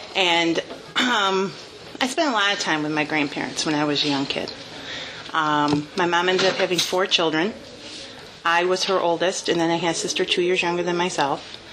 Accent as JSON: {"language": "English", "town": "Jamestown", "country": "United States", "tie": "born or raised there", "said": "And I'm from Jamestown. This is where I've always grown up. And I was born in 1967"}